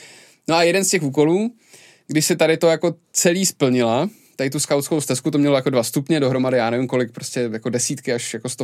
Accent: Liberec, Liberec Region, Czechia; protože jsem z Liberce, tak to bylo 8 cest na Ještěd.

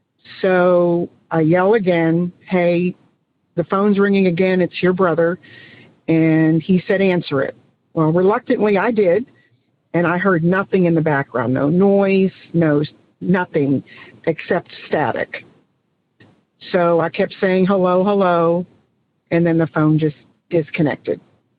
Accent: Rockwall, Texas, United States; I'm from Rockwall, Texas.

